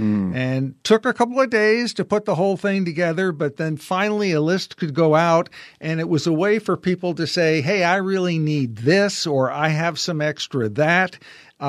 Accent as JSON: {"language": "English", "town": "New York City", "region": "New York", "country": "United States", "tie": "born or raised there", "said": "Now, I grew up in New York City, and when the New York Giants and the Brooklyn Dodgers moved to California, I was heartbroken."}